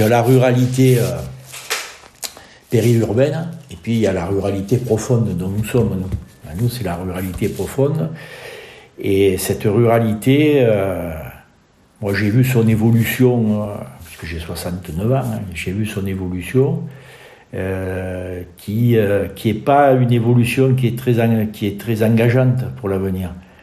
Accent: Buis-les-Baronnies, Provence-Alpes-Côte d'Azur, France; born there; also born or lived in Montbrun; je suis né à Buis-les-Baronnies, mais bon, j'ai toujours habité Montbrun.

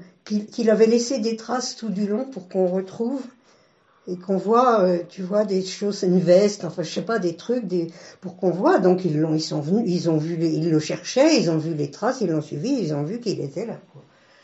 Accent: Paris, Île-de-France, France; born there; Je suis née à Paris en 48

